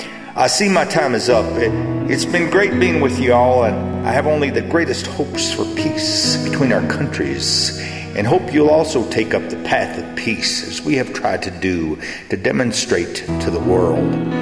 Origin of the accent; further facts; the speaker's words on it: Texas, United States; because I was raised in Texas, a state not quite half as big as your country, but with a lot more cattle.